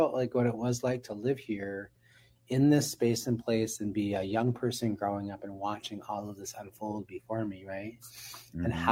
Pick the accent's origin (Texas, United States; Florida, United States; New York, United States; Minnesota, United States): Minnesota, United States; Minneapolis; I've been asked to talk about my experience about growing up in Minneapolis.